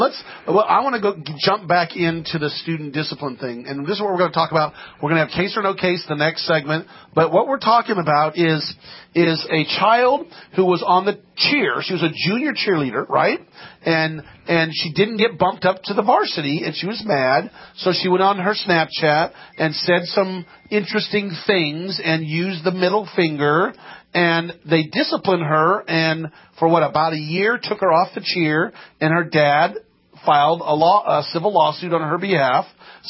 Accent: Penryn, California, United States; Again, I grew up in Penryn. Right? Look up Penryn.

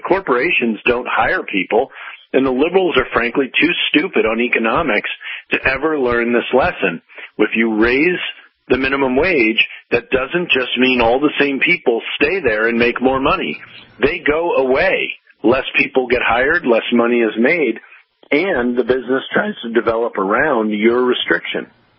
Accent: Virginia, United States; in my home state of Virginia

